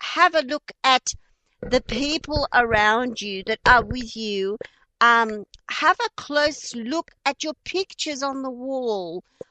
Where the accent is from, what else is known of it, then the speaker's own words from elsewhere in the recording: Australia; accent: Australian; please forgive my Australian accent, right? My real Aussie dinky die accent.